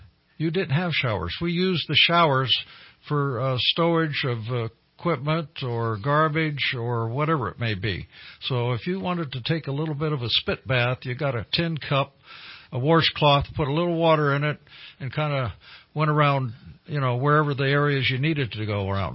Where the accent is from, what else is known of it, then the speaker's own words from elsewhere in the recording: Mare Island, California, United States; born there; You know, I was born in Mare Island Naval Shipyard.